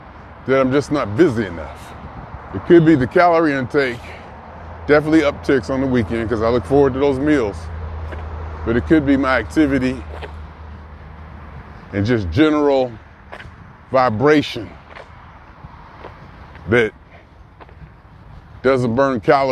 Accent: Ohio, United States; for a 62-year-old black man born and raised in Northeast Ohio that I'm doing pretty good.

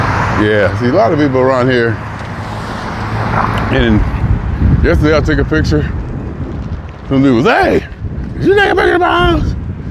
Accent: Los Angeles, California, United States; I said, I'm from Los Angeles.

